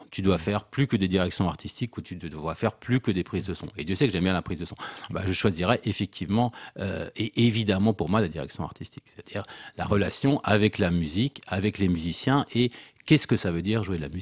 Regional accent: Strasbourg, Grand Est, France; je suis de Strasbourg

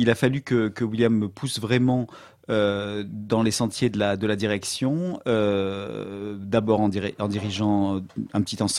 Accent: Aix-en-Provence, Provence-Alpes-Côte d'Azur, France; J'ai grandi à Aix-en-Provence, j'ai étudié le clavecin à Aix-en-Provence.

